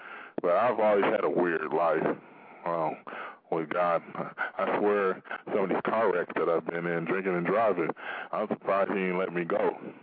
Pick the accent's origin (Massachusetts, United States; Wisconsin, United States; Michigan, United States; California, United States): Michigan, United States; Pontiac; But yeah, I'm from Pontiac, Michigan, and that's why I don't really too much say anything about Detroit.